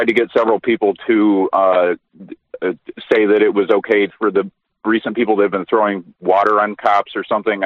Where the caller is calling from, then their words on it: Toledo, Ohio, United States; I'm calling from Toledo, Ohio.